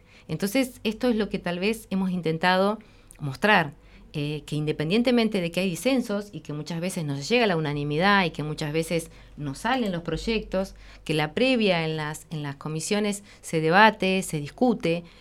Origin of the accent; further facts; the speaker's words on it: Viedma, Río Negro, Argentina; Yo soy de Viedma y no es que esto sea un mérito o me distinga.